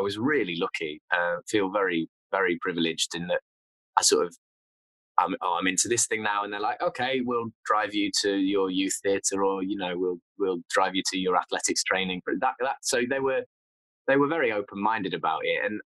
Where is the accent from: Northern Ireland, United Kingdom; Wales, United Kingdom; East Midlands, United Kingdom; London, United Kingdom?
East Midlands, United Kingdom; Nottingham; So I'm from Nottingham.